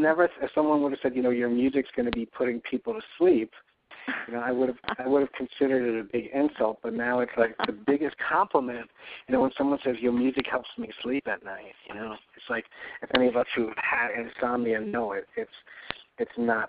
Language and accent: English; New York, United States; I am a New Yorker, yeah. But I'm in Arizona for the whole month of February